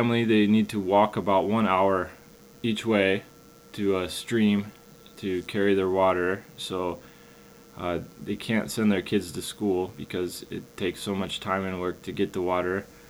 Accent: United States; I'm from America.

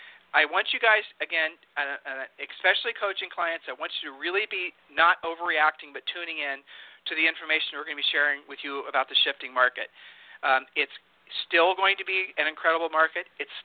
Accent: Texas, United States; I'm thinking about my home state here. Houston.

